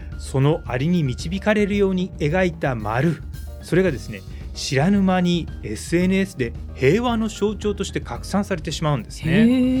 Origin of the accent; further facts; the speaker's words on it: Matsuyama, Ehime, Japan; あの私の故郷の愛媛県松山市を舞台にした